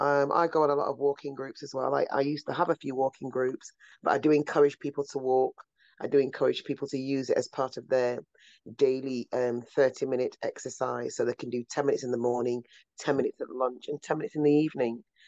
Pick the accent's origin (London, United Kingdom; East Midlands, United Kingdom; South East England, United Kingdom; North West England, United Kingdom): North West England, United Kingdom; Manchester; I'm from Old Trafford in Manchester, Greater Manchester.